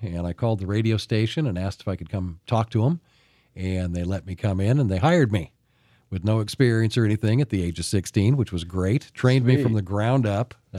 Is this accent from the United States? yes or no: yes; Glide, Oregon, United States; also born or lived in Salem; I was at Glide at the time, outside of Roseburg. I was born in Salem, moved to Glide, my family, when we were in fifth grade.